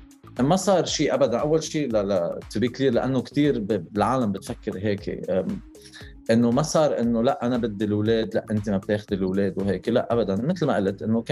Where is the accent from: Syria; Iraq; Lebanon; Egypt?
Lebanon; now in Dubai, United Arab Emirates; أنا لبناني. I have been عايش بدبي صار لي 15 سنة تقريبا.